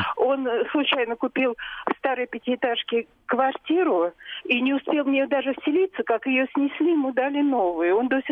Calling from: Moscow, Russia; я живу в Москве с 50-го года. Раньше жила в воинской части. Я из Хорошего Мнемники.

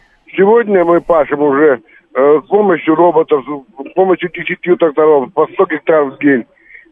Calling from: Krasnoyarsk, Krasnoyarsk Krai, Russia; Красноярск.

